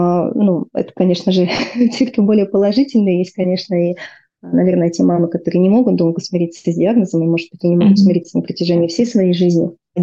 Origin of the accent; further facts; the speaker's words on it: Novokuznetsk, Kemerovo Oblast, Russia; из города, кстати, Новокузнецк, откуда я родом.